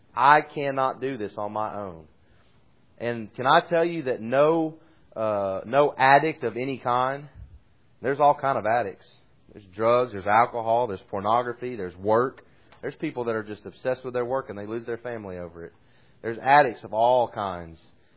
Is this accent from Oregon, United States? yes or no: no; Ohio, United States; I talked to a friend of mine. I grew up with in Ohio.